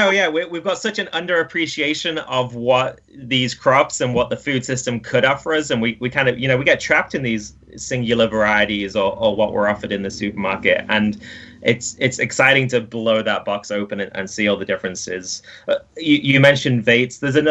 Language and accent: English; United Kingdom; I'm British and we can't grow any of these things in England.